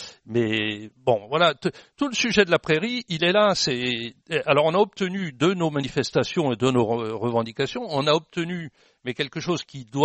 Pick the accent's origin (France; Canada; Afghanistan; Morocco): France; Bourgogne-Franche-Comté; Globalement, chez moi, dans la Nièvre